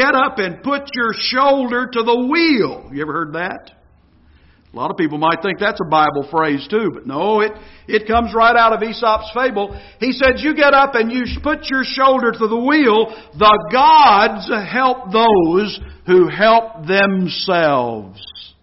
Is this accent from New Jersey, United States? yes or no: no; Alabama, United States; born there; John preaches in my home county in North Alabama. I was born in Limestone County, Alabama. Athens is the county seat of that county.